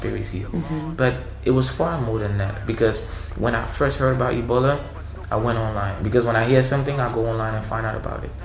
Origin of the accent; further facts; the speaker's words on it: Liberia; from Liberia, an artist, musician, producer, songwriter.